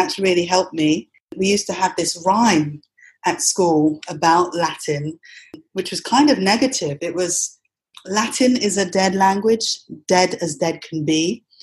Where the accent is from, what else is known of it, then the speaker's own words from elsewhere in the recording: London, United Kingdom; born there; also born or lived in Trinidad and Tobago; I mean, I was born in London, England, but I did spend a couple of years in the Caribbean.